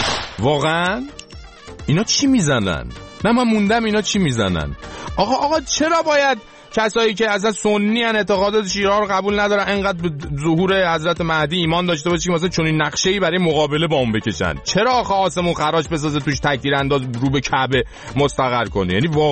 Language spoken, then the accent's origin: Persian; Iran; به عنوان یه ایرانی